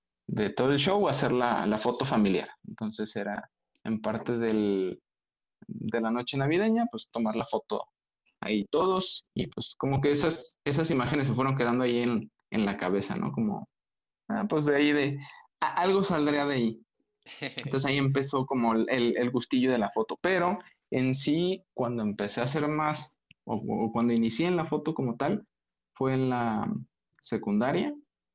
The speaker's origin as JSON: {"language": "Spanish", "town": "Guadalajara", "region": "Jalisco", "country": "Mexico", "said": "Pues mira, yo soy de la ciudad de Guadalajara."}